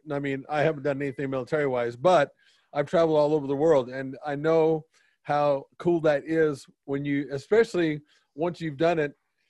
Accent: United States; I'm so spoiled as an American.

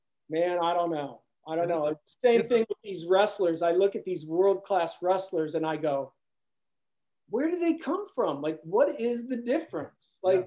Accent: Cleveland, Ohio, United States; you know, I'm from Cleveland, Ohio. So I'm a big Browns fan

